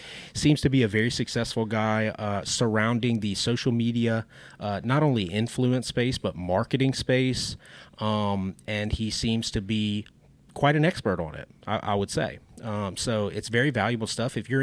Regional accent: Louisiana, United States; I'm from Louisiana, but not that.

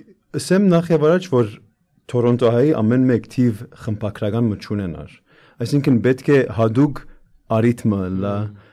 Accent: Canada; Այո, ես Կանադա ծնած մեծած դղայ եմ, կանադացի եմ

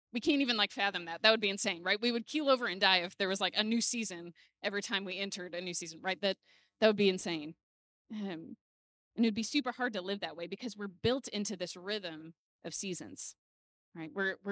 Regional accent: Illinois, United States; now in Texas, United States; and especially because I grew up in Illinois, the seasons had more defined the characteristics, right?

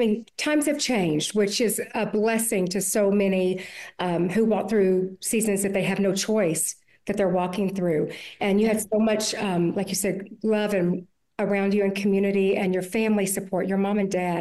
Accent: Mobile, Alabama, United States; I'm from Mobile, Alabama. That's where I was born.

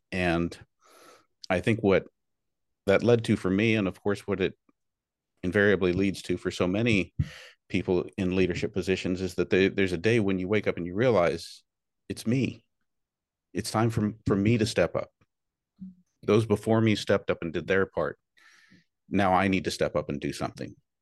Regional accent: Porterville, California, United States; So I grew up in California's Central Valley, one of the farming areas, little city called Porterville, right at the base of the Sierra Nevadas.

